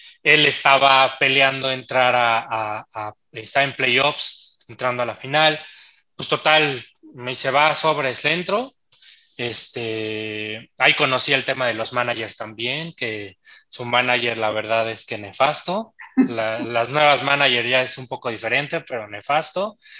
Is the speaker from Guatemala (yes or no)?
yes; Guatemala; Entonces voy como guatemalteco a participar